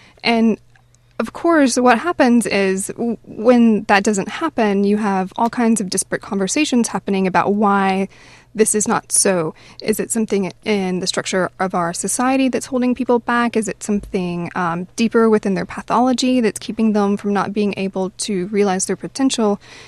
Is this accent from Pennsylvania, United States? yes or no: no; Tennessee, United States; Yeah, I'm from East Tennessee.